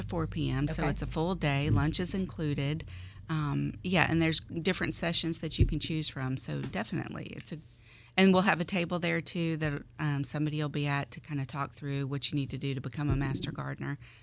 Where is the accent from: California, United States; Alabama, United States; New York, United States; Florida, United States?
Alabama, United States; You know, I grew up in Alabama. We've moved all over the Southeast with my husband's job.